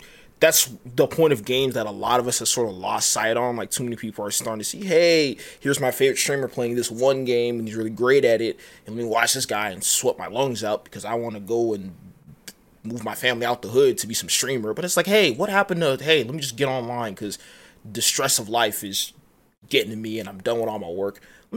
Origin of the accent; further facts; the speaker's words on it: Nigeria; I'll be honest, I'm Nigerian, so I don't have like the most easiest pronounced last name.